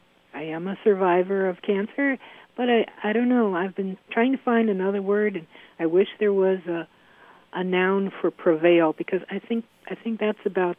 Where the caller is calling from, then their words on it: Delafield, Wisconsin, United States; I'm calling from Delafield, Wisconsin.